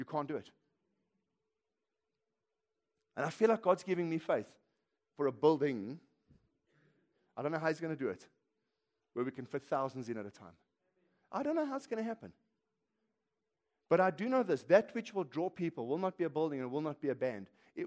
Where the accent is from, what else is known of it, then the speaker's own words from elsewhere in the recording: Johannesburg, Gauteng, South Africa; So I said, it doesn't matter. I'm from Johannesburg. That's all you need to know.